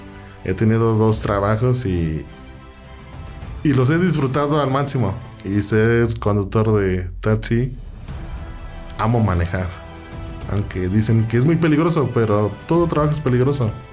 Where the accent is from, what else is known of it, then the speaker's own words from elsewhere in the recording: Cuernavaca, Morelos, Mexico; born there; Nací en Cuernavaca, Morelos.